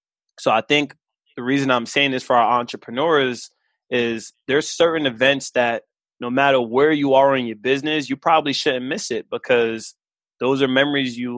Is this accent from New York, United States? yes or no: yes; New York City, New York, United States; moved away as an adult; also born or lived in Philadelphia / Indianapolis; I'm from New York. I'm from Queens. I'm from Southside. And I went to college in Philly. So that was the first big move because I wanted to see what life was outside of New York.